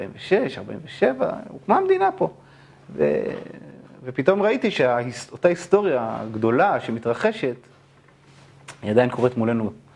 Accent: Ramat HaSharon, Central District, Israel; גדלתי ברמת השרון, במעוז הפוסט-ציונות בישראל, אני חושב. לפחות בתקופה שלי, אני חושב שזה גם נכון גם כיום, בתוך מה שנקרא בועה תל אביבית.

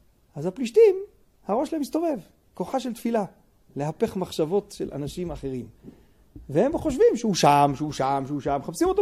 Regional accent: Bnei Darom, Southern District, Israel; וגדלתי בבני דרום מושב

